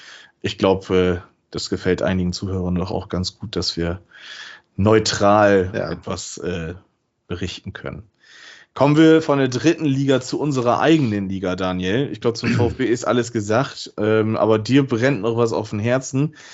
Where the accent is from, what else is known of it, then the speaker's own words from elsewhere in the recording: Bremen, Germany; ich kann als Bremer